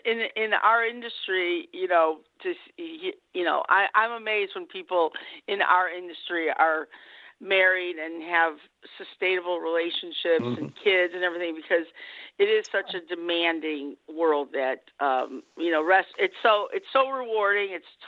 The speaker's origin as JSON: {"language": "English", "country": "United States", "said": "I mean, you have to remember we're American"}